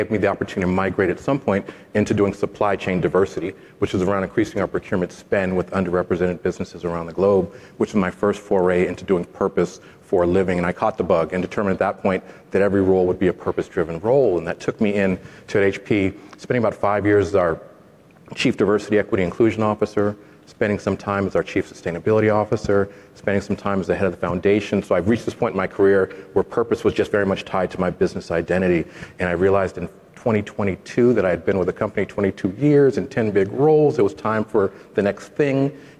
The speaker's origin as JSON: {"language": "English", "town": "Oakland", "region": "California", "country": "United States", "tie": "born or raised there", "said": "I was born and raised in West Oakland, California, with lower socioeconomic income."}